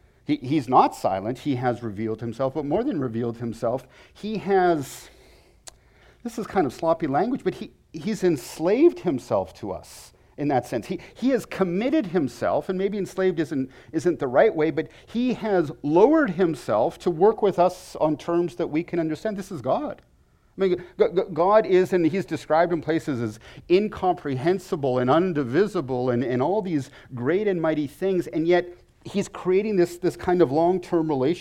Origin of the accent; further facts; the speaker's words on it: Vancouver, British Columbia, Canada; where I grew up in Vancouver. It rains 300 days a year.